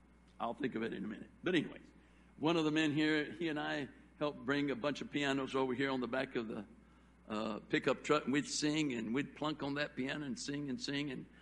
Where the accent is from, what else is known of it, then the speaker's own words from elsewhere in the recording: Monterrey, Nuevo León, Mexico; I was raised in Mexico, and in Mexico at that time, at least in Monterrey, Mexico, northern Mexico